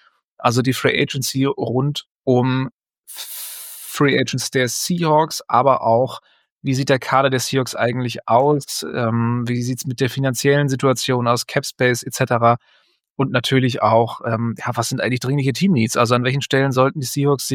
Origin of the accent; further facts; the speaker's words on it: Northern Germany, Germany; Das widert mich als Norddeutscher natürlich in einem besonderen Maße